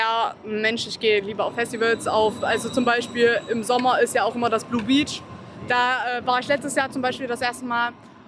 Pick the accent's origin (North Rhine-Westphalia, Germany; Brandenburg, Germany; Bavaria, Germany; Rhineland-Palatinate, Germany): Bavaria, Germany; Nuremberg; Aus Nürnberg.